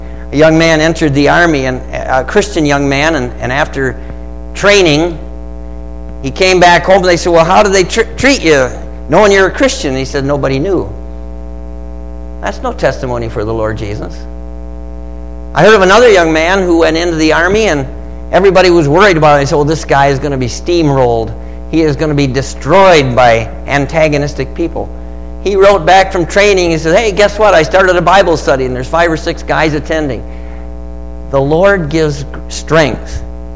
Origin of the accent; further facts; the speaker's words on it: United States; I don't know. I'm American. Give me a break.